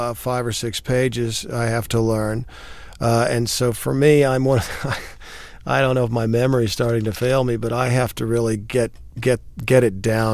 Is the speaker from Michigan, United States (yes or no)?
no; Fort Worth, Texas, United States; I grew up in Fort Worth because there was a branch of the Frank Paxton Lumber Company there that my dad worked for his whole life.